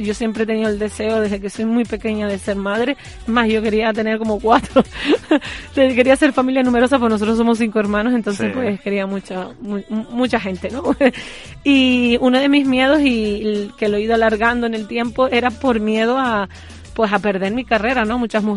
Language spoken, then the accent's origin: Spanish; Canary Islands, Spain; como yo voy a estar aquí dar a luz en mi tierra, pues yo pues programé que la última actuación sería en Canarias, y ojalá que sea en Tenerife